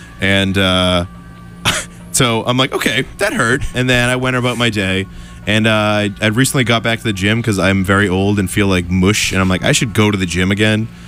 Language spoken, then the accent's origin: English; United States; Qatar, I call it Qatar because I'm an American.